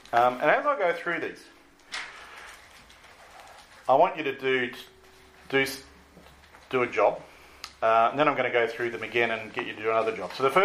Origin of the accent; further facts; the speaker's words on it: Sydney, New South Wales, Australia; now in Canberra, Australia; I grew up in Sydney, I moved here 5 years ago